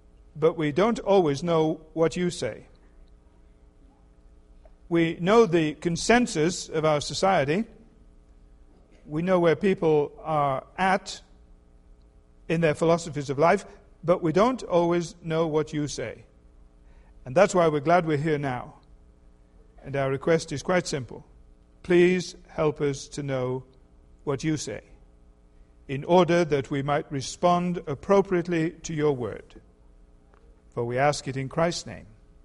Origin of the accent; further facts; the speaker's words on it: England, United Kingdom; born there; I was born in England in 1930. The war started in 1939.